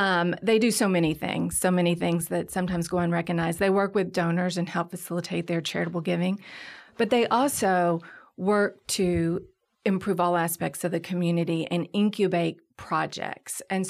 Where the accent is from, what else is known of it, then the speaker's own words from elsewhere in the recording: Mount Sterling, Kentucky, United States; I'm from a small town east of here, like Mount Sterling, Kentucky, and really came back to Lexington for the first time for law school.